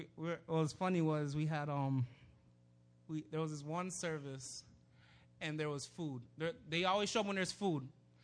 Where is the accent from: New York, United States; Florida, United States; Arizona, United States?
Florida, United States; Sarasota; Oh, I'm from Sarasota.